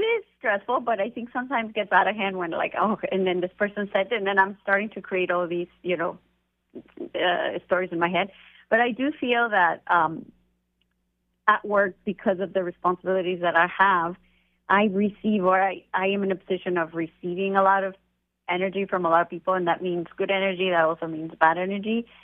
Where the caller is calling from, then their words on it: Seattle, Washington, United States; Oh, I am in Seattle.